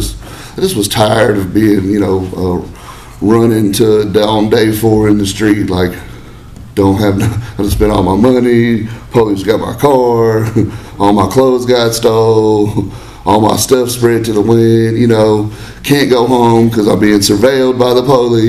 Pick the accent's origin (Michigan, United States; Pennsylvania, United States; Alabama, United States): Alabama, United States; Huntsville; And I realized, I'm from here. I'm not from Decatur. I'm from Huntsville, Madison.